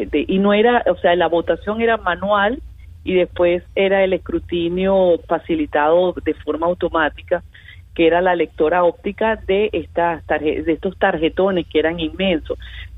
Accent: Venezuela; nosotros no somos una isla, nosotros no somos los cubanos.

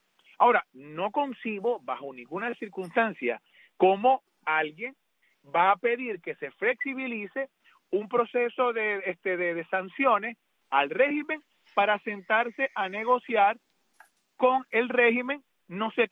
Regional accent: Venezuela; como venezolanos

